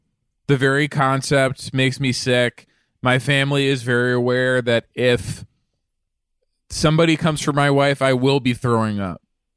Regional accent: Melbourne, Victoria, Australia; I'm an Australian guy like from Melbourne.

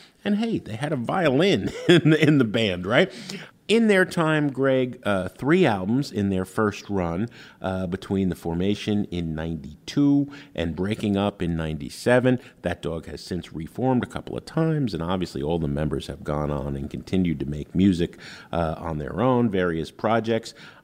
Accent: New Jersey, United States; now in Chicago, United States; You know, I'm from New Jersey, right? You and I live in Chicago.

